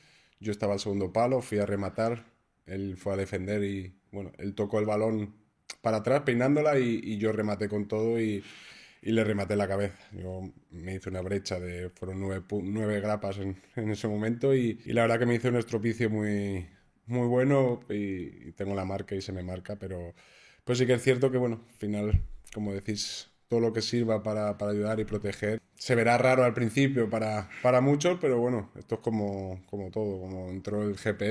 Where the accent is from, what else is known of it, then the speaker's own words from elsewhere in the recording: Madrid, Community of Madrid, Spain; born there; yo nací en Vallecas, una familia, bueno, pues de padre taxista, madre ama de casa, 3 hijos con una ilusión por el fútbol increíble.